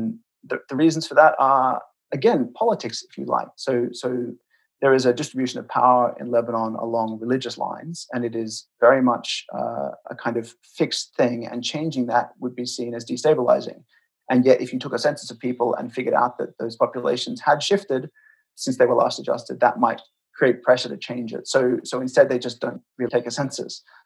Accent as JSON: {"language": "English", "country": "Australia", "said": "So I'm Australian and Australia takes a census every 5 years."}